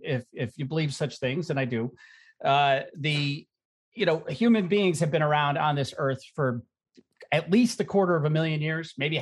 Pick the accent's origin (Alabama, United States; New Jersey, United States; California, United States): New Jersey, United States; Englewood; born there; I was born in Englewood, New Jersey.